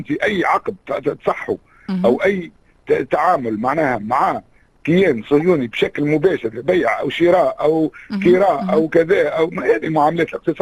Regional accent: Tunisia; سنناضل من اجل انه يكون عندنا في تونس قانون مشرف يجرم هذا التطبيع

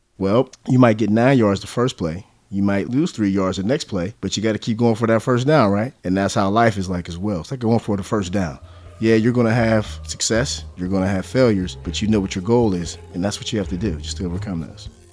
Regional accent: McKeesport, Pennsylvania, United States; At the time I was growing up in McKeesport, the one big thing that was becoming huge was the drug game.

